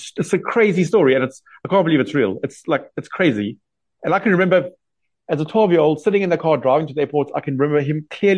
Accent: South Africa; I think loving comedy and loving being South African is the same thing for me.

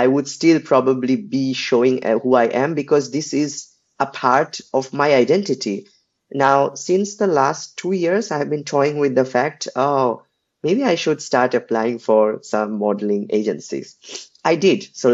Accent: India; well, I'm Indian, so I would say creating a curry.

